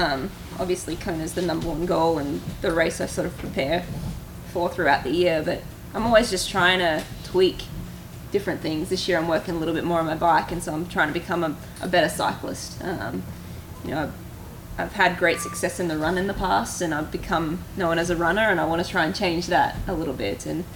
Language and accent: English; Australia; I'm from Australia.